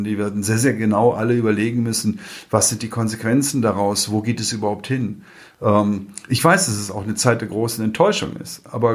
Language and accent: German; Wolfsburg, Lower Saxony, Germany; Glücklicherweise haben sie die hier heute in meiner Heimatstadt Wolfsburg zugemacht.